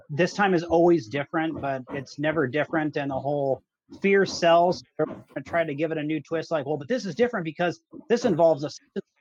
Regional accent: Ankeny, Iowa, United States; I'm from Ankeny.

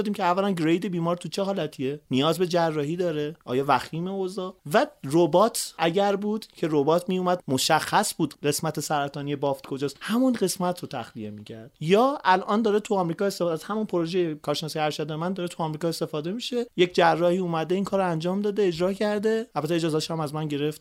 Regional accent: Iran; این وظیفه ما ایرانی هاست برای پیشرفت کشورمون، برای خاکمون، برای آبادی کشورمون تلاش کنیم.

